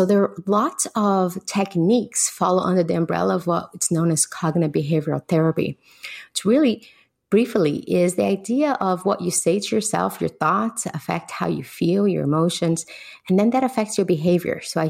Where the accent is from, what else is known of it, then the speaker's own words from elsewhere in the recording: Brazil; I grew up in Brazil in a pretty challenging situation.